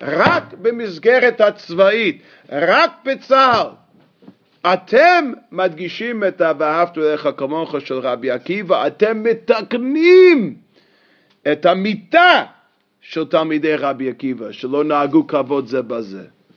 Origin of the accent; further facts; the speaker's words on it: United States; now in Israel; שדרך אגב לא יודע אם שמתם לב, אני אמריקאי במקור, כן, כן, באמת.